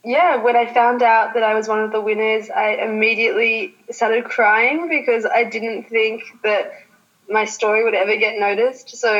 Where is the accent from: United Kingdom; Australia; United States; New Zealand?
Australia; growing up in Australia, I have had to experience loss both in my Australian community and in my Iranian community